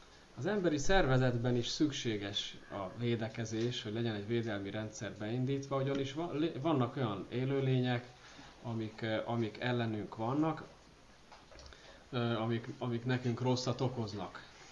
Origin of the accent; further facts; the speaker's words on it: Nemesvámos, Veszprém County, Hungary; Nemes Vámosról jöttem